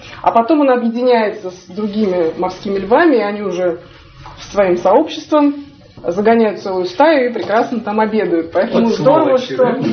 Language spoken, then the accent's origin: Russian; Nizhny Novgorod, Nizhny Novgorod Oblast, Russia; Я из Нижнего Новгорода